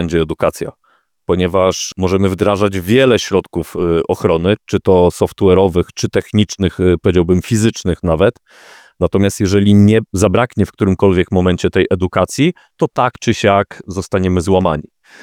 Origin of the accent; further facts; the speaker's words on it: Warmian-Masurian Voivodeship, Poland; kiedy podczas jednych z wakacji, jestem z Mazur, moją babcię odwiedził pan z apteki